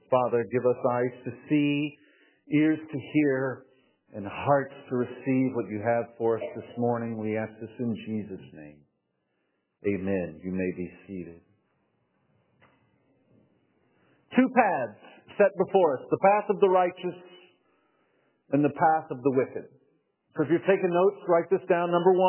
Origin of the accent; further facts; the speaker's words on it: Texas, United States; I took a job up in Iowa, growing up in East Texas.